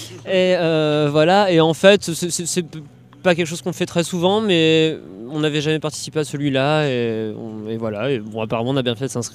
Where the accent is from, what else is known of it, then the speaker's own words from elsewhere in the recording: Lille, Hauts-de-France, France; on est un groupe très doux et on vient sinon de Lille